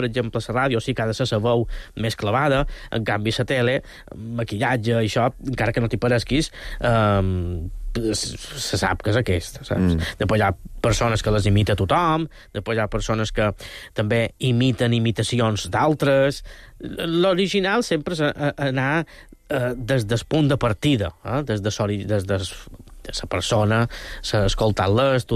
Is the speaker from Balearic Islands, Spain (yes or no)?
yes; Banyabufar, Balearic Islands, Spain; Després estic fent també unes il·lustracions per al meu poble, per Banyabufar